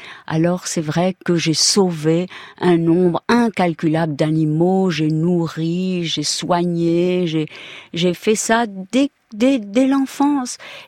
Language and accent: French; Mexico; moved away as an adult; J'ai vécu au Mexique. J'ai été élevée au Mexique jusqu'à l'âge de 18 ans.